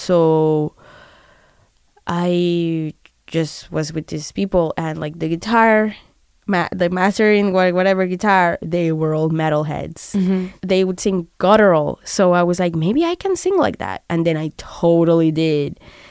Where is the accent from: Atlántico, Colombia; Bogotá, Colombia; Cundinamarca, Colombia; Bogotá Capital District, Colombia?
Atlántico, Colombia; Barranquilla; when I was growing up in South America, I used to love like metal